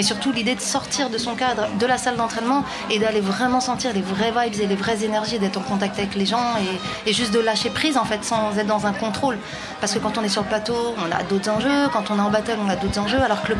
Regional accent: Paris, Île-de-France, France; Donc, je suis de Paris à la base.

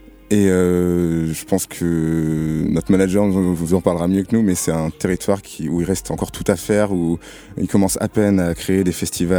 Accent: France; C'est assez surprenant quand on dit qu'on est français

